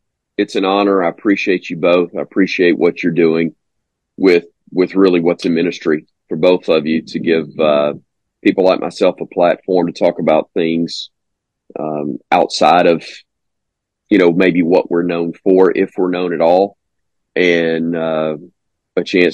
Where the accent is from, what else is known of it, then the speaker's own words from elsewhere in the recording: Alabama, United States; I am from Alabama, so that's bad.